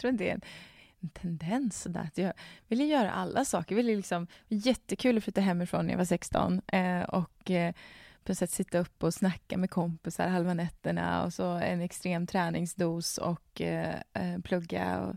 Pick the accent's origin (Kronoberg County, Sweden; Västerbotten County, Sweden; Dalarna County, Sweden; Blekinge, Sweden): Dalarna County, Sweden; i Dalarna där jag är ifrån